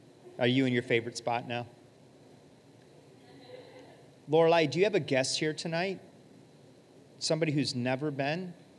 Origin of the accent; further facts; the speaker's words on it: Detroit, Michigan, United States; I grew up in Detroit. This is not dangerous.